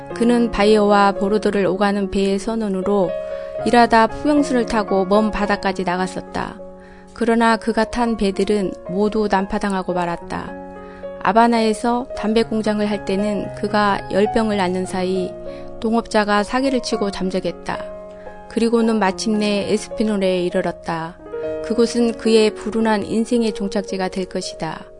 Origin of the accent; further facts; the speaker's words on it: Muju, North Jeolla, South Korea; 저는 고향이 무주인데요.